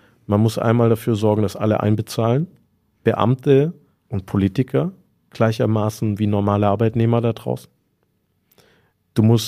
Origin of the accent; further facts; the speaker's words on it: Böblingen, Baden-Württemberg, Germany; Ich komme ja aus Böblingen.